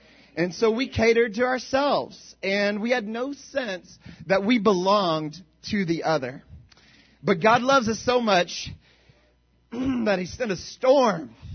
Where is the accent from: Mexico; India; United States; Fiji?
Mexico; now in Puerto Rico; I'm from Puerto Rico, and I'm not from there. I'm Mexican, right? But that's where I live.